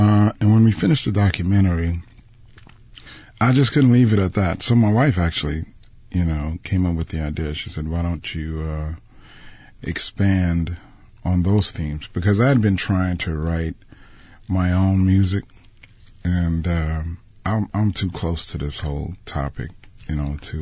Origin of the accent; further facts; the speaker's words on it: New Orleans, Louisiana, United States; You see, when I grew up here in New Orleans, all of the musicians that I ran into didn't talk about making money.